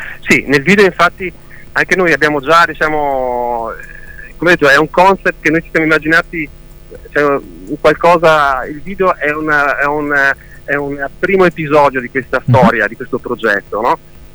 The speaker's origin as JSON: {"language": "Italian", "town": "Bolzano", "region": "Trentino-Alto Adige", "country": "Italy", "said": "Sì, siamo di Bolzano. Siamo in tre, siamo tre musicisti di Bolzano"}